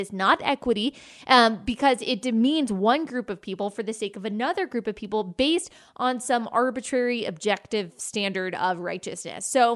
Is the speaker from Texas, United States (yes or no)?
yes; Texas, United States; I am a white woman. I am also American. I am a Christian. I was raised by two hardworking, successful parents in the suburbs of Dallas.